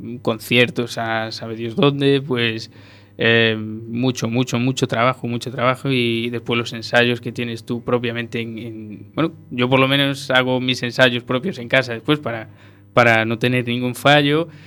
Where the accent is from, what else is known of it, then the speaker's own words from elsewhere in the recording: Lugo, Galicia, Spain; fue en mi tierra, en Lugo